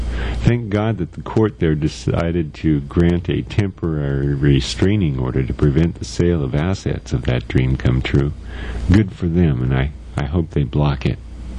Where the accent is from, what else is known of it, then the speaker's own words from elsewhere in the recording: United States; But then I'm an American, and I can only ask that we all share ideas.